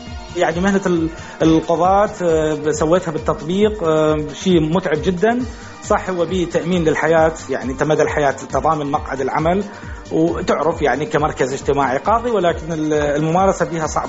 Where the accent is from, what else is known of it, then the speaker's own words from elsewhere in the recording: Iraq; now in Germany; عندنا بالعراق